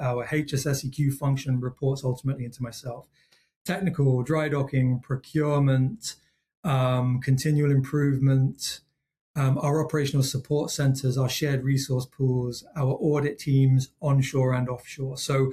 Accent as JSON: {"language": "English", "region": "England", "country": "United Kingdom", "tie": "born or raised there", "also_born_or_lived": "Germany", "said": "So I had my first 3 years in the Midlands. I had my next 3 years in the south of England. I then had my next 7 years in Germany. And then I then came back to the UK."}